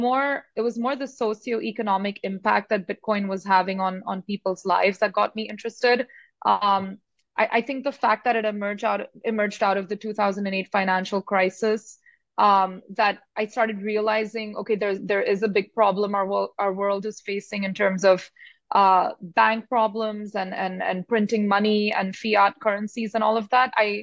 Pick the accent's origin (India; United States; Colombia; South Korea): India; You know, I'm from India